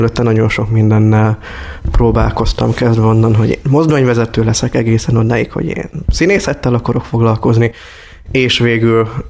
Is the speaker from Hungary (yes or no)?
yes; Kiskunhalas, Bács-Kiskun, Hungary; Nagyon sok szállal kötődöm Halashoz, hiszen itt születtem, itt voltam óvodás, általános iskolás, gimis, és még a mai napig is rendszeresen hazajárok ide.